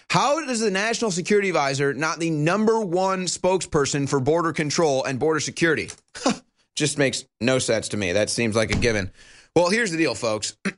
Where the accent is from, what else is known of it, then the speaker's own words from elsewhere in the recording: St. Louis, Missouri, United States; I just saw this story coming out of my hometown of St. Louis